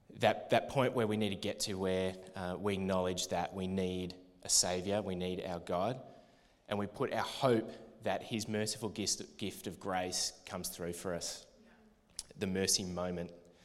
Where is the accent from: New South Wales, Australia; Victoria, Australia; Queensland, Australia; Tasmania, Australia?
Tasmania, Australia; Growing up as kids, I grew up in Tassie.